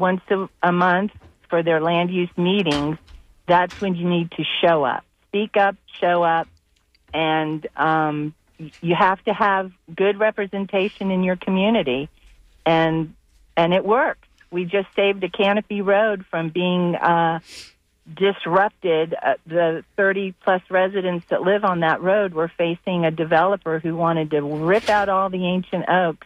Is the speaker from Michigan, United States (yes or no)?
no; Myakka City, Florida, United States; No, I'm not from Bradenton. I'm from Myakka City.